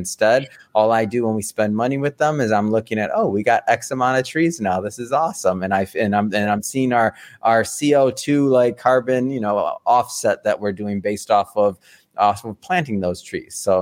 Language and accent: English; Detroit, Michigan, United States; My dad owned an auto body shop growing up, and I'm from Detroit. So I grew up going to the Woodward Dream Cruises